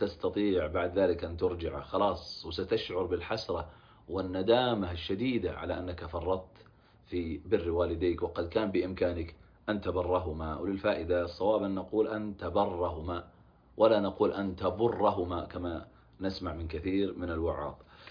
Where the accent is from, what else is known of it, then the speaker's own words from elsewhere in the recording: Najd, Saudi Arabia; وحتى عندنا في نجد نقول فلان يخرف التمر